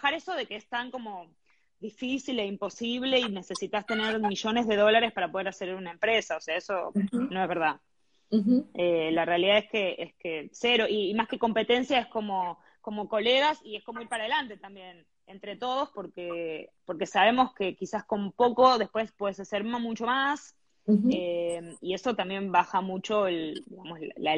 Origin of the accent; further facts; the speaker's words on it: Ramos Mejía, Buenos Aires Province, Argentina; en la galería yo soy de Ramos, en la galería de Ramos